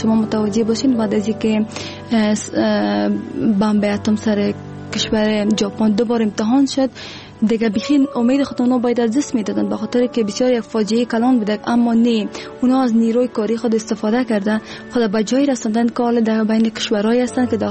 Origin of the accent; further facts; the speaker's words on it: Afghanistan; و دوباره به افغانستان آمدم،